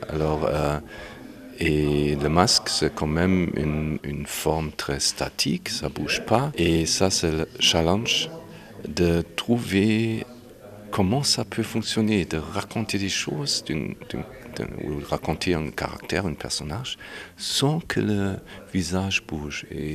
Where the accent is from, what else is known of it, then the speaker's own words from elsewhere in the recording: Berlin, Germany; je suis comédien et metteur en scène, je viens de Berlin.